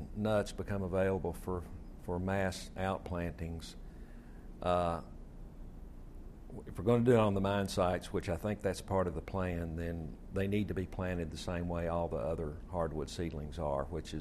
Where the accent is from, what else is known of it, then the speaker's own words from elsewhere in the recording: Knoxville, Tennessee, United States; I grew up in Knoxville, which is, you know, about probably 10, 15 miles from Seymour